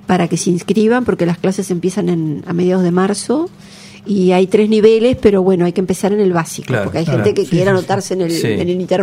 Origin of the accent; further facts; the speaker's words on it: Uruguay; nosotros somos como representantes uruguayos en el mundo cuando viajamos a los festivales